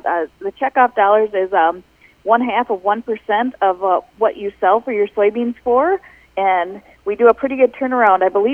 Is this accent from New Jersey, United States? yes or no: no; Faribault, Minnesota, United States; Well, you know, in my neck of the woods, I'm from Faribault, Minnesota.